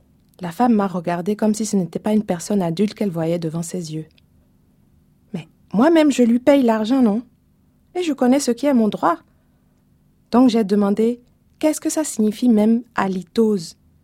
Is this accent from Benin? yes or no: yes; Benin; l'usage des langues en Afrique de l'Ouest, où j'ai grandi, au Bénin, et qui est le fait que chacun parle à peu près, enfin au minimum deux langues, sinon trois ou quatre